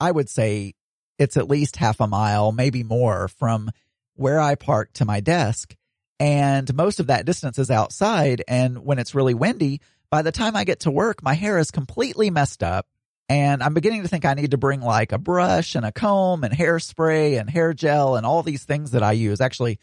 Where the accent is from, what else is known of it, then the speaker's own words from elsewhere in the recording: the South, United States; The main reason is I grew up in the South, you know, with all those good old boys who wear baseball caps